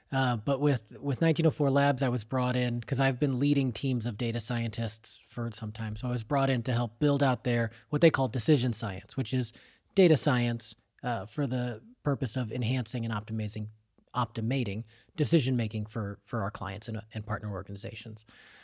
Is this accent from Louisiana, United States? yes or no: no; O'Fallon, Illinois, United States; I'm from the Illinois side of the St. Louis area. I grew up in O'Fallon, Illinois, but my family has a small farm a little further east